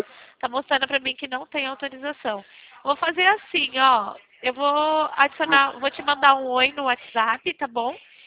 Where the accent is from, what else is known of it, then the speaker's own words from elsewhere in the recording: Leme, São Paulo, Brazil; Na cidade de Leme, interior de São Paulo.